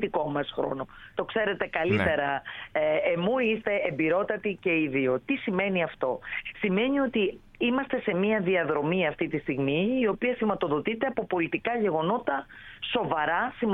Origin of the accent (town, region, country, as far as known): Larissa, Thessaly, Greece